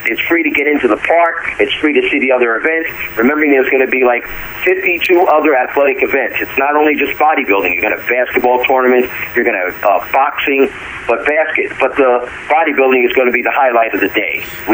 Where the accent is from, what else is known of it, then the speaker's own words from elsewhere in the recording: New Jersey, United States; also born or lived in Los Angeles / Europe; Yes, I am born and raised in Jersey, except for some of the years that I was gone, about 15 years. I lived in L.A., and I lived in Europe for 3 other years